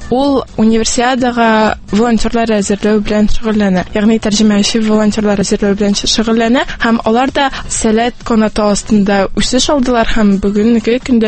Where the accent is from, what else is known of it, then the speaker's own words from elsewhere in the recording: Almetyevsk, Tatarstan, Russia; Мин үзем Әлмәттән